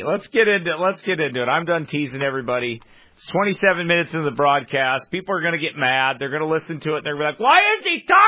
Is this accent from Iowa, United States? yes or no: yes; Iowa, United States; I grew up in Iowa. I grew up in the Midwest.